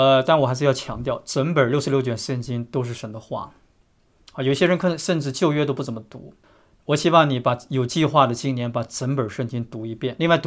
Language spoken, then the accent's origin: Chinese; China; 我们中国人特别勤快，无论在海外的还是中国的，到哪里一般都成为中产阶级